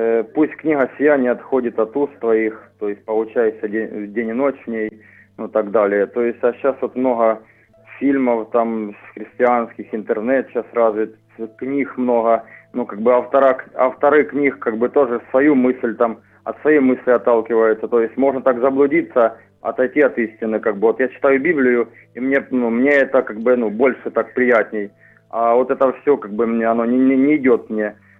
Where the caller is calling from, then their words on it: Lozova, Kharkiv Oblast, Ukraine; Я из Лозовой, Харьковской области.